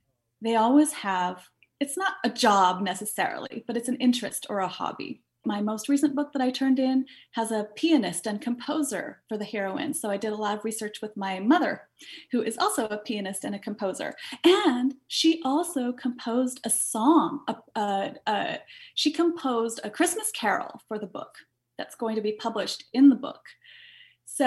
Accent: Haines, Alaska, United States; that probably started when I was growing up in Haynes, and you know these long, dark winters

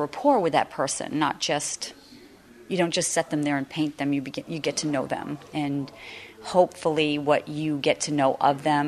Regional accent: Maine, United States; I'm actually from Maine, and I came here to participate in a painting workshop.

